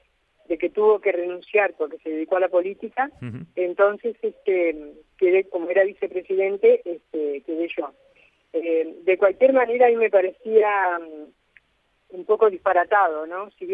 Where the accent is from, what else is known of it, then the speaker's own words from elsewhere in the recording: Montevideo, Uruguay; yo nací acá en el Cerro, a 3 cuadras del Olímpico, del Estadio Olímpico.